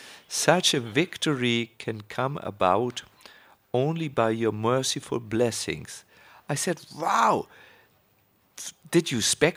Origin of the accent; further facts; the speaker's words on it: Germany; English is a second language; I'm from Germany.